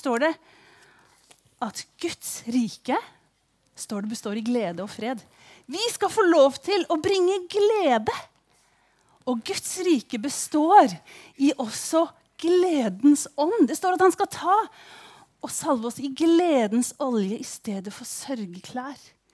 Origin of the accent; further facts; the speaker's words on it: Kristiansand, Agder, Norway; Det jo ingen som skjønner på min dialekt at jeg fra Kristiansand, for eksempel.